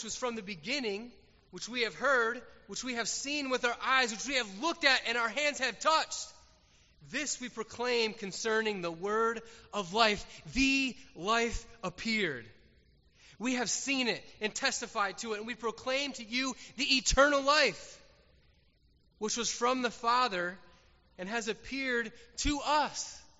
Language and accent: English; New York, United States; And they get to me, and I'm like, oh, I'm from New York.